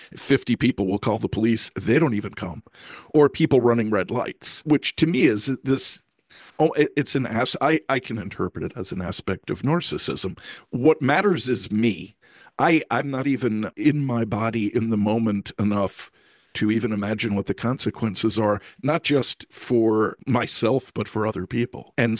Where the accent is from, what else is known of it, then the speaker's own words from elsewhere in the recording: New York, United States; I was born in Brooklyn and I grew up in New York.